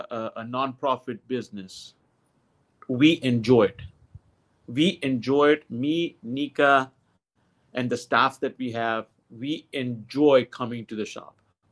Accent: India; Even I won't be. Me as Indian, if I go there and want to party at 3 o'clock at night, I won't be spared.

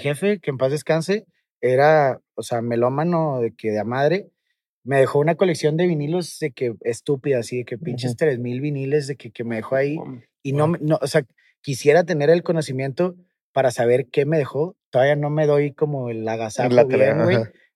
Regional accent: Nuevo León, Mexico; Pues mira, siendo regio, güey, la verdad es que mi primera influencia así fuertísima era

